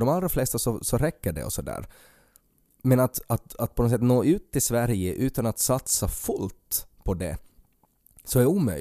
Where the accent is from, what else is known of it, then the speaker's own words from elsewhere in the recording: Finland; alltså som finlandssvensk så finns det en gräns.